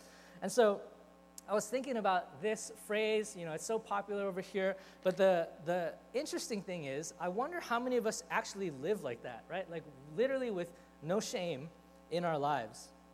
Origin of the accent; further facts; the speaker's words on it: Hawaii, United States; I really love the fact that I grew up in Hawaii.